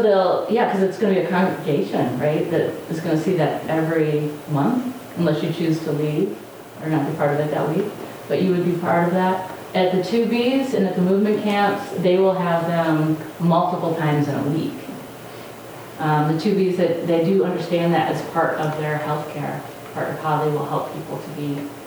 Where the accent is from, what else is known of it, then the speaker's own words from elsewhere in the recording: Detroit, Michigan, United States; I am from, originally, I was made in Detroit.